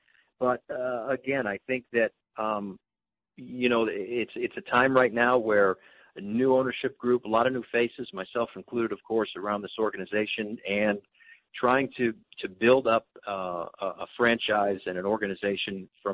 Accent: Connecticut, United States; growing up in Connecticut and seeing a lot of Yankee games, being, you know, hour and a half, 2 hours away from Yankee Stadium

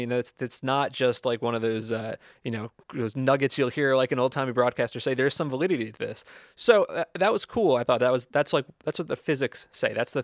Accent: New Jersey, United States; listen, I'm no Southern California native. I'm from New Jersey

